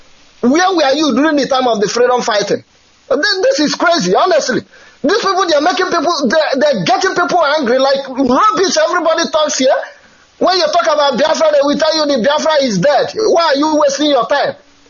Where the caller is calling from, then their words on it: Vienna, Austria; I'm calling from Vienna, Austria.